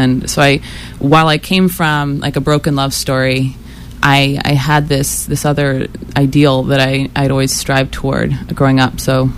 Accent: Kansas City, Missouri, United States; Well, I grew up with a single mother early on. My parents got divorced when I was about one. I'm from Kansas City, so Midwest, a lot of kind of that classic American tale

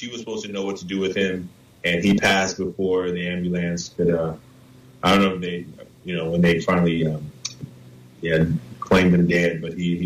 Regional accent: Oakland, California, United States; born there; I was born in Oakland, California, to a single mother.

